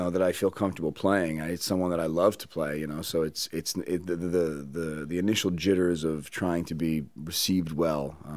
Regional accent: Boston, Massachusetts, United States; I grew up in Boston, so I'd always done like little local, you know, commercials and little silly things just like that game.

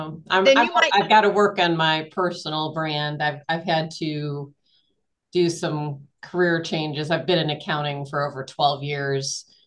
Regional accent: Cleveland, Ohio, United States; I am from Cleveland, Ohio.

